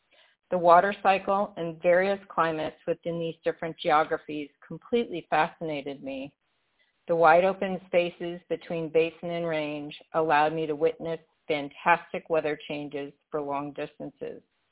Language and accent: English; New England, United States; These ecotones are like none that I grew up with in New England